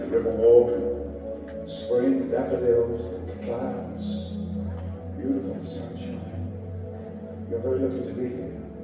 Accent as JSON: {"language": "English", "region": "England", "country": "United Kingdom", "said": "I'm English, Russell's Australian"}